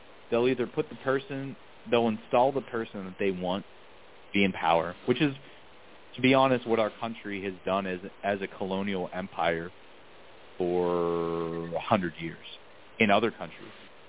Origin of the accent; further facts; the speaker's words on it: Pittsburgh, Pennsylvania, United States; You know, so I grew up in Pittsburgh